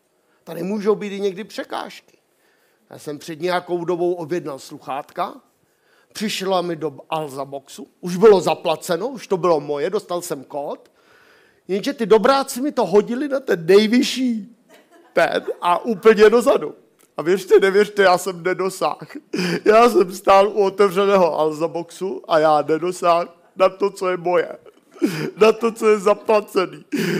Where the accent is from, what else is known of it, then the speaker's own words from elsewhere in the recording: Bohemia, Czechia; born there; Já ti děkuji, že jsem se narodil v Čechách. V tenhle čas.